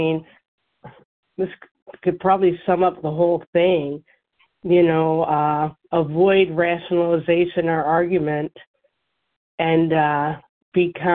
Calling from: Michigan, United States; from Michigan.

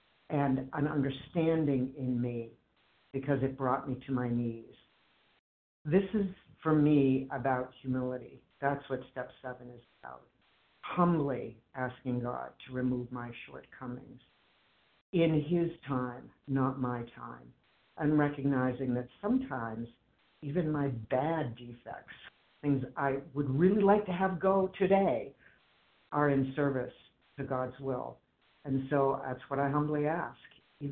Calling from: Boston, Massachusetts, United States; I'm a recovered compulsive overeater in the Boston area

